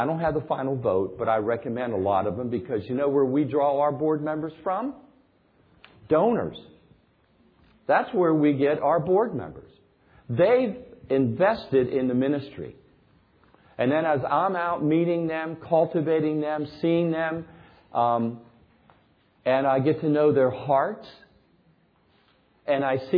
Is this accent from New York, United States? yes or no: no; Tampa, Florida, United States; Your city, not mine. I'm from the Tampa Bay area.